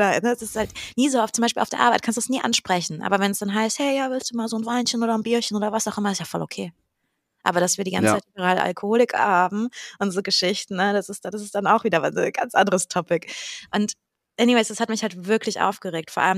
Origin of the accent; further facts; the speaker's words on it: Hungary; moved away; Also ich bin im großen Teil meiner Kindheit bin ich in Ungarn groß geworden.